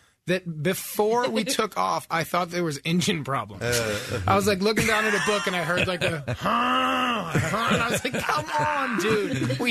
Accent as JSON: {"language": "English", "town": "Chicago", "region": "Illinois", "country": "United States", "said": "I'm from Chicago."}